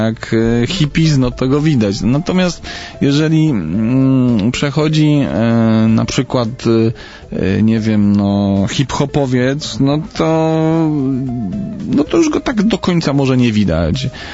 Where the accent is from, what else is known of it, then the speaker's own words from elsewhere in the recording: Śrem, Greater Poland Voivodeship, Poland; ja się wychowałem w Śremie koło Poznania